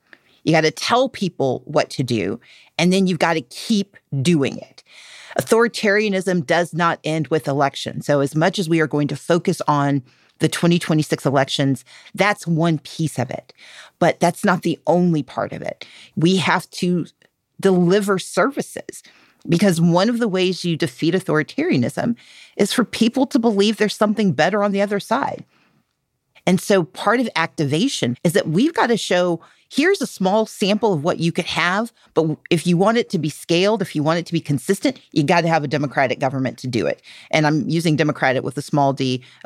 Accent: the South, United States; I grew up in the South where so many of these behaviors have been practiced for so long.

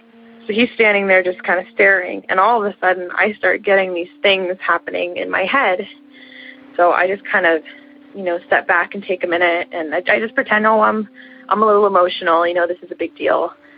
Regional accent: Toronto, Ontario, Canada; again. I'm the kid from Toronto.

